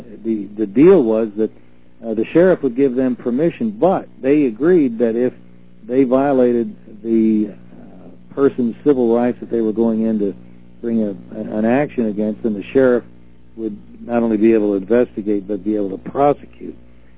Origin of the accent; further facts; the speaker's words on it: New Jersey, United States; because I grew up in New Jersey myself